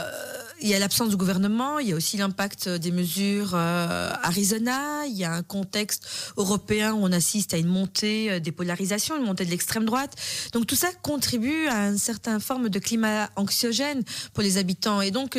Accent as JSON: {"language": "French", "town": "Brussels", "region": "Brussels-Capital Region", "country": "Belgium", "said": "Nous sommes des Bruxellois engagés dans des secteurs pluriels"}